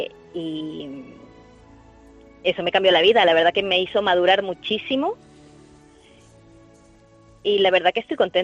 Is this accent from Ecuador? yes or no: yes; Ecuador; Yo soy de Ecuador.